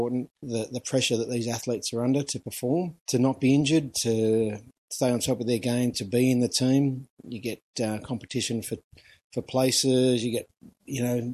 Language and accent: English; Bexley, New South Wales, Australia; born there; My father went to La Trun and they came out here in 1967, settled in Bexley, and I was born in 69.